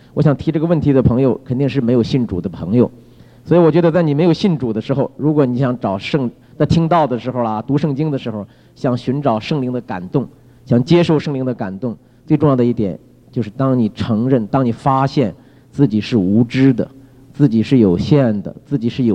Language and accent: Chinese; China; 特别我们中国人喜欢看电影，是好人这是坏人